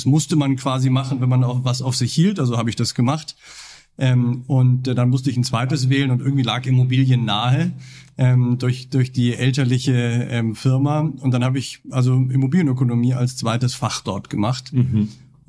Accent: Munich, Bavaria, Germany; Ich bin in München geboren, bin auch hier aufgewachsen, war dann hier auf dem Gymnasium

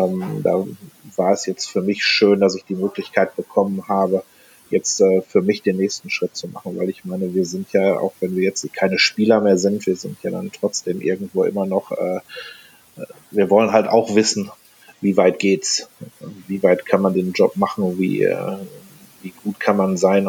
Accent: North Rhine-Westphalia, Germany; ich komme aus NRW

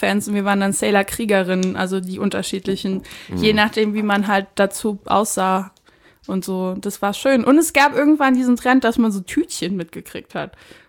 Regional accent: Saarbrücken, Saarland, Germany; ich bin in Saarbrücken aufgewachsen.

